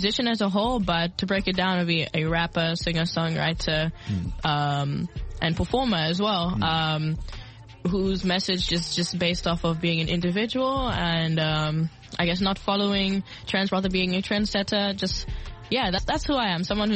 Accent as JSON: {"language": "English", "country": "South Africa", "tie": "born or raised there", "also_born_or_lived": "Ireland", "said": "my dad's English-Irish. I was born in Ireland, but I grew up in South Africa."}